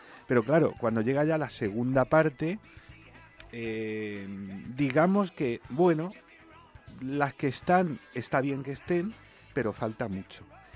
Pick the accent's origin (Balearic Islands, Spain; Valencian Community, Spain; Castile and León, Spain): Valencian Community, Spain; Alicante; Que yo como espectador alicantino la haya tenido que ver o en Madrid o en Murcia también